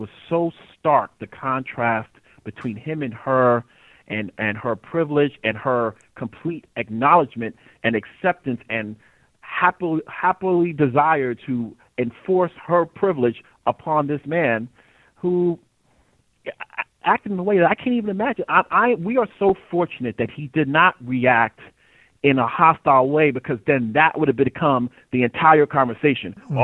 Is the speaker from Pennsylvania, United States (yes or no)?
no; Harlem, New York, United States; born there; Because, look, I was born in Harlem. My mom came from Guyana.